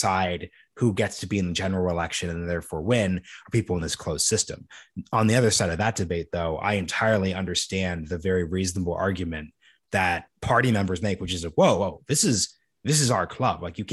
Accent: Oregon, United States; also born or lived in Texas / New York / District of Columbia, United States; one party states like my home state of Oregon, definitely a state like Texas where I live now, definitely New York where I used to live, definitely DC.

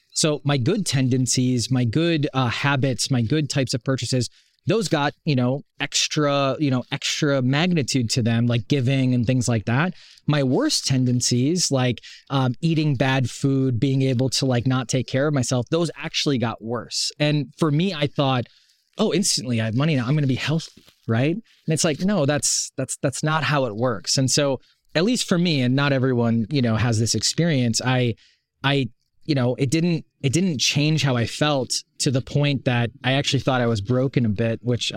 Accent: Wisconsin, United States; I grew up in Wisconsin in the Midwest, relatively poor, very blue collar type family.

